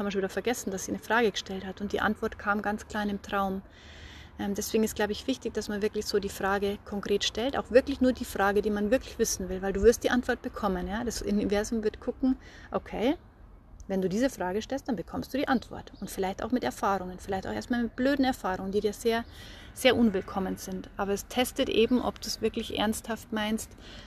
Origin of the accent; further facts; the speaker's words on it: Bavaria, Germany; accent: Bavarian; mit meinem bayerischen Akzent